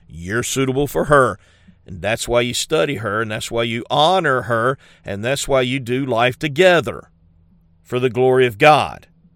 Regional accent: South Carolina, United States; also born or lived in New Orleans

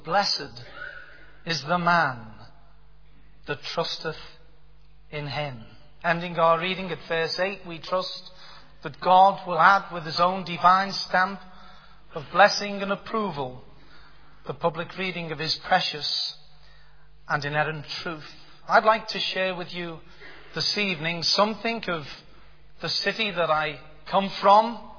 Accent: Liverpool, North West England, United Kingdom; I suppose my accent gives it away. You don't have to be a Philadelphia lawyer to realize that I'm born and bred in the city of Liverpool.

